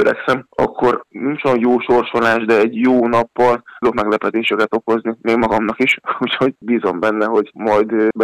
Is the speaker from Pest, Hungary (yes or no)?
no; Pécs, Baranya, Hungary; born there; Pécsen születtem, és a szüleimhez leszoktam járni gyakran